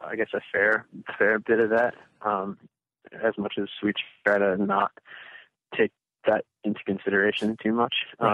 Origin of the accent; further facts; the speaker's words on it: Grand Rapids, Michigan, United States; I'm born and raised here, yeah. So this is home sweet home, and has been since the day I came out of my dear mother's womb.